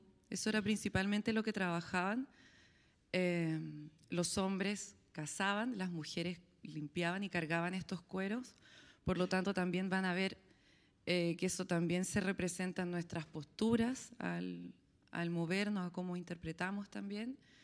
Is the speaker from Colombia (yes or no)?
no; Chile; que incluso yo como chilena no lo conocía